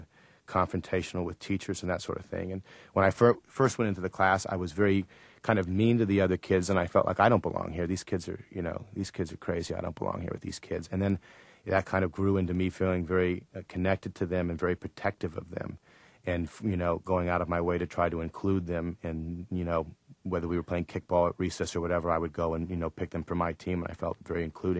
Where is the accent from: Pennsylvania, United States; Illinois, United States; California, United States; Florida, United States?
Illinois, United States; Lake Forest; also born or lived in Buffalo Grove; I was raised in Buffalo Grove, which is sort of a middle-class suburb in Illinois. And I lived there till I was eight, and then I moved to Lake Forest, Illinois, which is an upper-class suburb of Illinois. And I lived there until I was 18